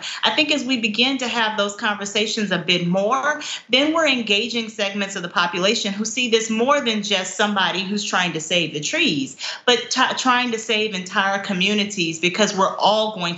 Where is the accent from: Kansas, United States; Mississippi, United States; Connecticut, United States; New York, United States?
Mississippi, United States; That was certainly my experience, both as a kid growing up in the Mississippi Delta